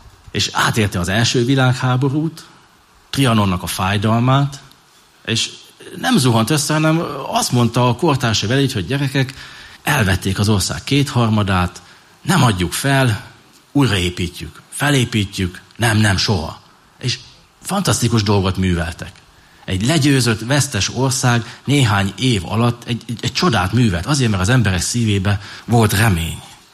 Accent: Hungary; Igen, magyarok vagyunk, megmutattuk.

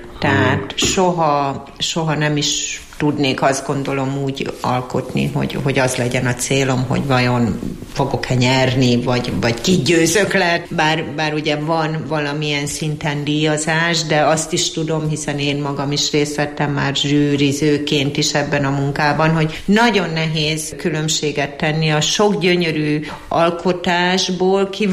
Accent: Borsod-Abaúj-Zemplén, Hungary; Én ugye Matyó lévén szerelmes vagyok a színekbe

